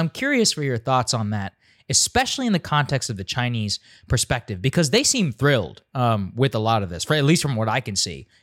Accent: India; I'm an Indian

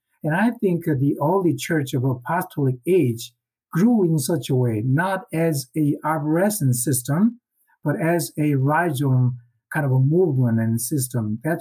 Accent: South Korea; English is a second language; I grew up in South Korea at the time, 1980s, you know, late 80s, my college years.

